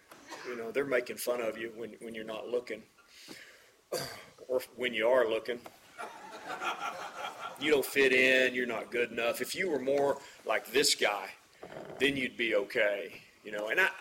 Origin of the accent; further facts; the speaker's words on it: Hugo, Oklahoma, United States; also born or lived in Paris, Texas; I swear to God, I was born in Paris. And you know, it's just because we didn't really have that good of a hospital in Hugo, so you had to cross the river to get born. So I can say I was born in Texas.